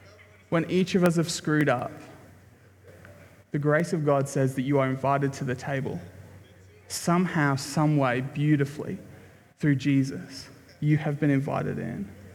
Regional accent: United Kingdom; I'm British, so we just wouldn't say anything.

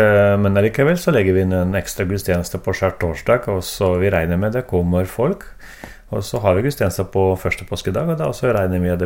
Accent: Belarus; Norwegian is a second language; now in Norway; jeg kommer fra Belarus

